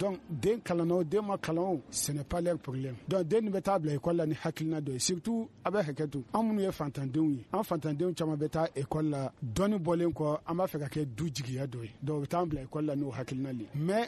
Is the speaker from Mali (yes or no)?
yes; Mali; nous sommes tous des Maliens, nous sommes tous des Africains.